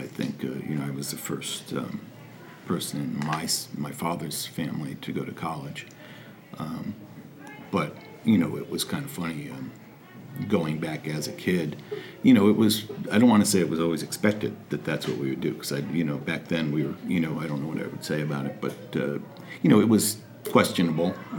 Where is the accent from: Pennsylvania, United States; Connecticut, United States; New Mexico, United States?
Connecticut, United States; Wallingford; I grew up in Wallingford, and it's kind of funny. Other than my time at UConn and a brief period of time living in Middletown, I've never lived anywhere else. I also said I've never lived outside of Connecticut